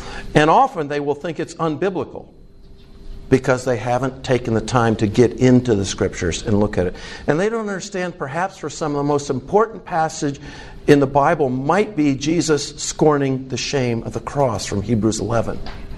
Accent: United States; So I'm, as an American, I'm approaching expertise culturally.

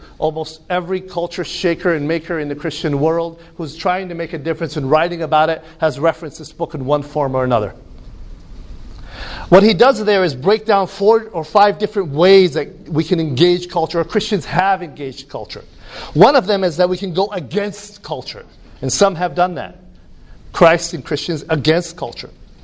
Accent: Jordan; now in United States; In Illinois, where I live, in the States, and I'm originally from Jordan

